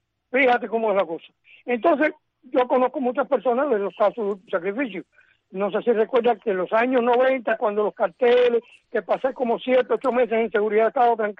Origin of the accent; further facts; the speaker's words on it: Cuba; desde que yo soy un niño estoy viendo apagones en Cuba, y yo nací con la revolución.